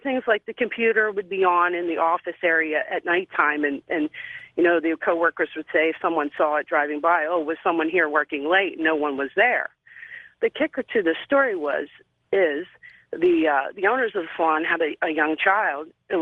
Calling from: Harrisburg, Pennsylvania, United States; I'm calling from Harrisburg, Pennsylvania.

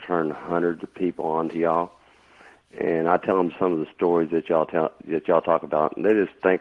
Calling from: Arlington, Texas, United States; Yes, Arlington, Texas.

